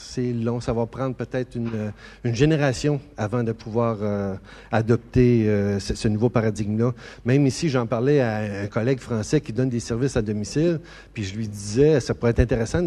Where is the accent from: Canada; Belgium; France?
Canada; Quebec; Je ne sais pas comment c'est ici, mais chez nous au Québec